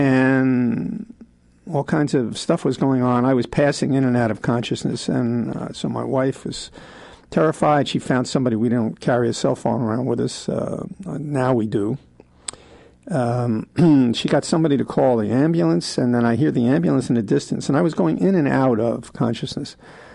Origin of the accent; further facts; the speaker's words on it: New York, United States; back into my childhood about my experiences with Christmas and with Catholics and Jews and the way I grew up in New York.